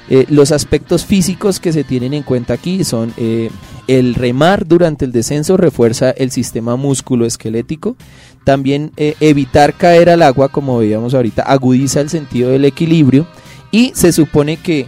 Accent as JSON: {"language": "Spanish", "town": "San Gil", "region": "Santander", "country": "Colombia", "said": "se instalan en San Gil como siempre la aventura, pues yo les recomiendo porque es de donde vengo"}